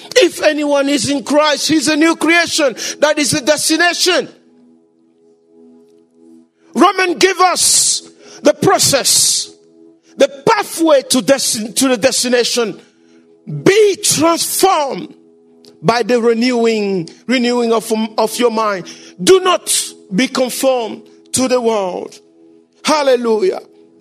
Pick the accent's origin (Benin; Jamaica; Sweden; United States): Benin; I'm from Benin.